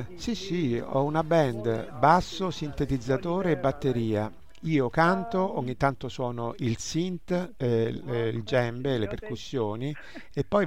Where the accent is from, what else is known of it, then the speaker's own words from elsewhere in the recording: Angola; un cantante di musica folk del mio paese di origine, appunto l'Angola